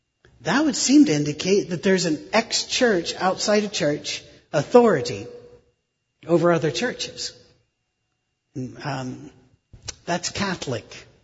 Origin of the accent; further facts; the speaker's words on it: United Kingdom; I'm British. I'm also American, but I'm British.